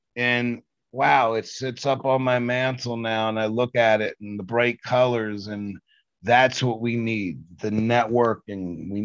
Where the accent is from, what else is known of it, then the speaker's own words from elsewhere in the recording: Washington, District of Columbia, United States; I grew up in Southeast DC. I didn't get out of the ninth grade before they finally just said, hey, we want them out of schools.